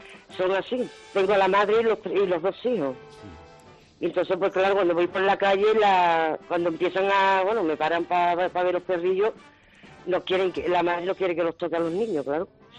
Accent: Seville, Andalusia, Spain; soy de Sevilla.

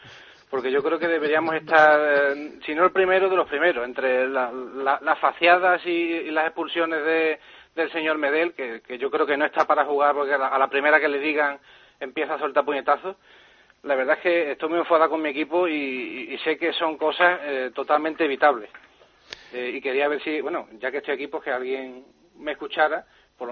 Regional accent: Seville, Andalusia, Spain; Soy de Sevilla y quería hablar un pelín del derbi, ¿no?

